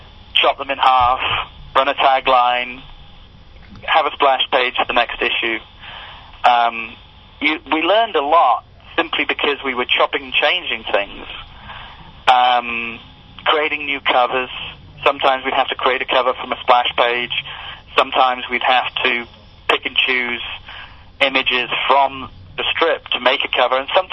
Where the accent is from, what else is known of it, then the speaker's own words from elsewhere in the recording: England, United Kingdom; I'm the unsung hero of the British invasion because a lot of people don't know I'm British.